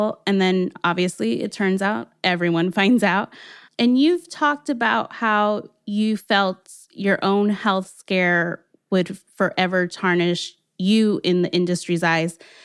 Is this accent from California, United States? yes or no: yes; Los Angeles, California, United States; I am from L.A., born and raised.